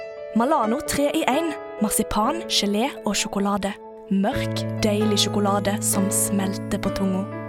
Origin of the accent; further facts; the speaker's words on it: Stord, Vestland, Norway; now in Oslo, Norway; og er 21 år. Jeg kommer fra Stord, en vakker øy på Vestlandet. Nå bor jeg i Oslo